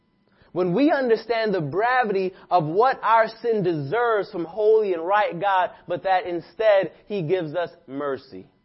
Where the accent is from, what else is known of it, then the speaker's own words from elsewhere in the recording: New York City, New York, United States; And I'm like, oh, man, I'm from New York. I know what it is.